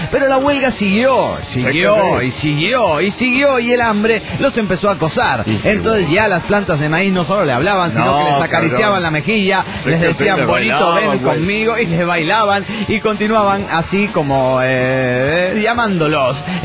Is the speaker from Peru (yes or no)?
yes; Lima, Peru; de Lima, Perú.